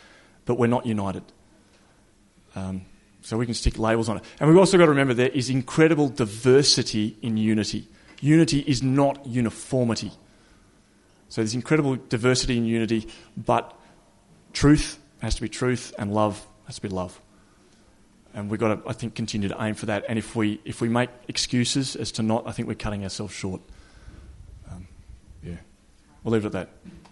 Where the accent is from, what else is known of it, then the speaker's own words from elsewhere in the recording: Flinders Island, Tasmania, Australia; I grew up on Flinders Island out in Bass Strait. I used to run around in bare feet hunting wild turkeys with a bow and arrow.